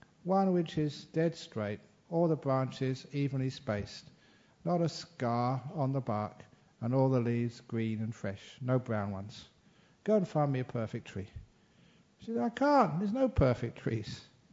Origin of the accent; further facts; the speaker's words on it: Australia; you know, but as a British Australian who goes to Asia a lot